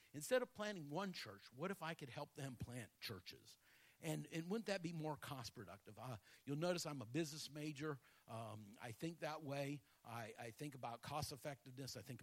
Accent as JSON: {"language": "English", "country": "Philippines", "tie": "born or raised there", "also_born_or_lived": "Malaysia", "said": "I grew up in the Philippines, Malaysia. My parents were missionaries there. I've spent almost 30 years of my life overseas."}